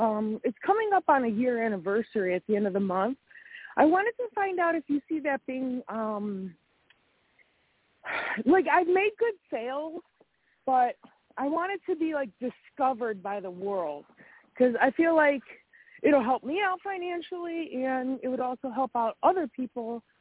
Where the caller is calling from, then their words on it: Wisconsin, United States; Hi, I'm in Wisconsin.